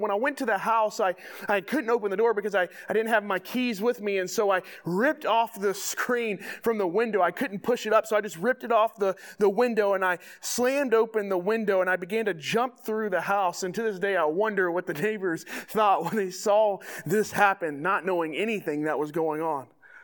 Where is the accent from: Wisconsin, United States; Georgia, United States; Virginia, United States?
Georgia, United States; moved away as an adult; also born or lived in Worcester, Massachusetts; Most of you probably know that my family moved here from Massachusetts. We're originally from Georgia, but we moved to Massachusetts after seminary to plant a church in Worcester, Massachusetts.